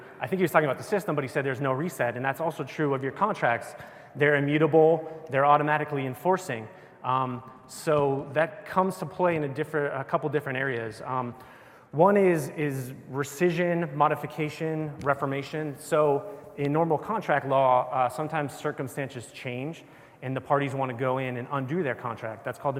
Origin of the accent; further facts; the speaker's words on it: New York, United States; Okay, so I'm a New Yorker